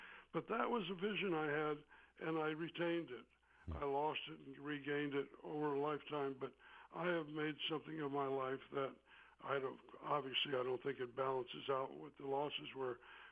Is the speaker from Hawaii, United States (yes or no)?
no; Racine, Wisconsin, United States; Well, you know, it was the town it was. You know, it was a factory town, and it was full of noises and sounds and smells, and it was very simple.